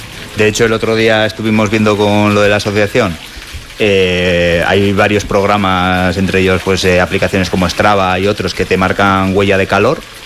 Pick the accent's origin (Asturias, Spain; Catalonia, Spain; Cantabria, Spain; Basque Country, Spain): Basque Country, Spain; Bergara; O sea, mis abuelos eran de aquí, uh-huh. Pero yo soy de Vergara, de Guipúzcoa.